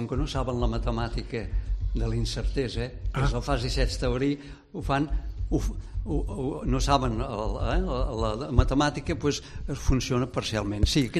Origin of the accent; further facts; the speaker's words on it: Reus, Catalonia, Spain; moved away as an adult; jo sóc fill de Reus